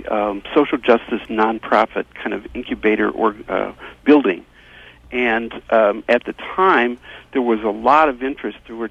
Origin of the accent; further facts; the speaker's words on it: Madison, Wisconsin, United States; I grew up in Crestwood on Madison's far west side